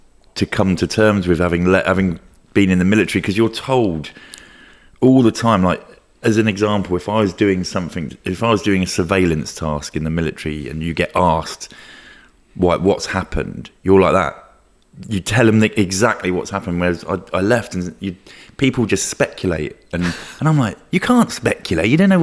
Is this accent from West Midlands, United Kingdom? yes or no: no; Luton, East of England, United Kingdom; I grew up in Luton